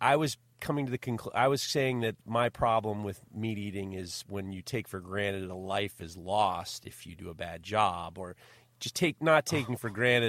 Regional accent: Lithuania; English is a second language; I guess in Lithuania we're very proud of being Baltic.

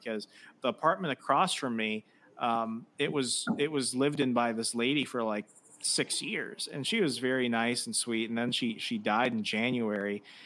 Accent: Colorado, United States; also born or lived in Arizona; I was born in Arizona. We moved to Colorado that year.

